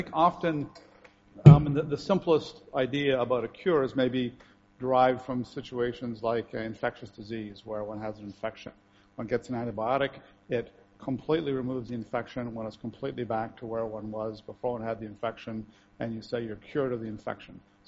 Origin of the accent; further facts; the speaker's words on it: Canada; now in United Kingdom; Director of Research at Parkinson's UK. I'm a Canadian neuroscientist.